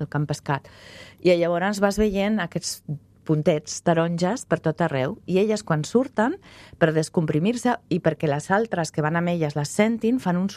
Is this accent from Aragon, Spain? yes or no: yes; Zaragoza, Aragon, Spain; moved away as an adult; jo vaig venir a Catalunya a estudiar des de Saragossa.